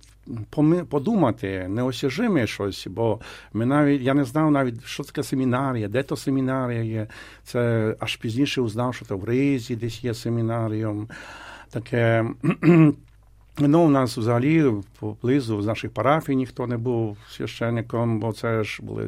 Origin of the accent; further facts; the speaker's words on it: Vinnytsia Oblast, Ukraine; born there; я народився на Подільщині, у Вінницькій області, у хорошій християнській сім'ї. Мої батьки, як батько, так і мати, дуже хороші християни, католики